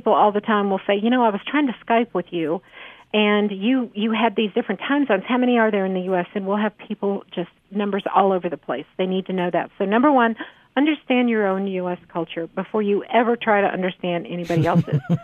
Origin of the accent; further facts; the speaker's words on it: California, United States; born there; I was born in California, and my research assistant went to UC Santa Barbara.